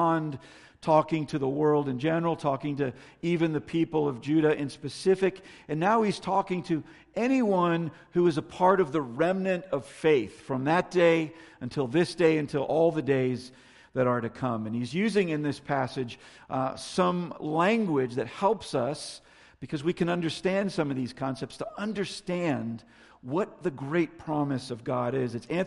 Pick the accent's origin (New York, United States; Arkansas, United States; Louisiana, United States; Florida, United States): Florida, United States; I had the joy of growing up in Florida. I'm a native Floridian. There aren't many of those out there.